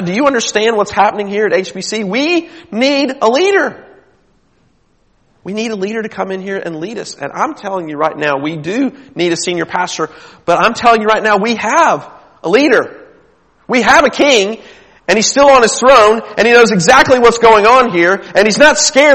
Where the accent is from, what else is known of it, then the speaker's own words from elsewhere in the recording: United States; for me as an American, I read about thousands upon thousands of people who are trying to get into America.